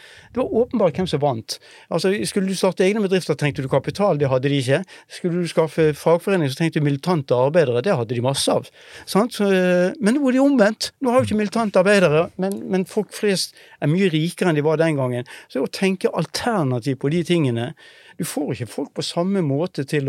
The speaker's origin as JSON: {"language": "Norwegian", "town": "Bergen", "region": "Vestland", "country": "Norway", "said": "Jeg er fra Bergen, så jeg kan snakke lenge."}